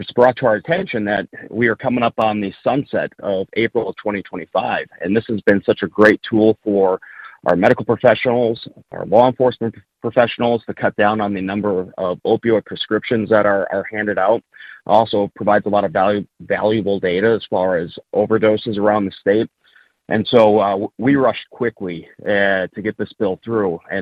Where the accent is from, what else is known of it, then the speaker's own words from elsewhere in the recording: Marinette, Wisconsin, United States; Representative John Nygren from my hometown of Marinette